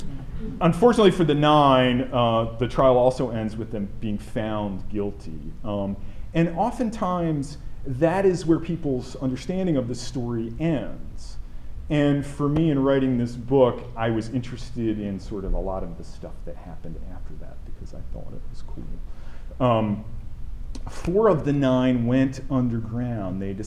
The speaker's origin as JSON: {"language": "English", "town": "Catonsville", "region": "Maryland", "country": "United States", "said": "It has a personal resonance for me because I'm from Catonsville, Maryland. I was raised as a Catholic."}